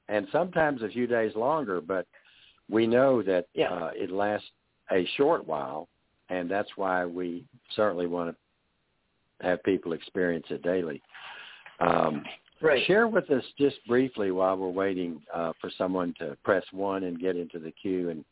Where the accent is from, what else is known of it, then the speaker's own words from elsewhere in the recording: Texas, United States; I grew up in Texas, and I'm not a horse person because I grew up in the city also.